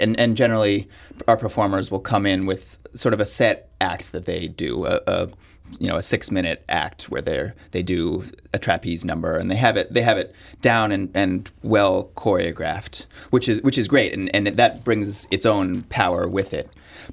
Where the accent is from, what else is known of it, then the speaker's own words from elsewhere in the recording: New York, United States; I had kind of half of a normal childhood growing up in New York and going to public school and all of that.